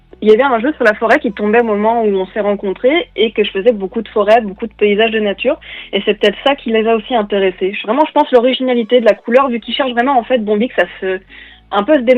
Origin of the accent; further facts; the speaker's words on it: Auvergne-Rhône-Alpes, France; je suis pas bretonne en fait, je suis savoyarde du parc des Vosges, mais je suis partie en Bretagne en fait.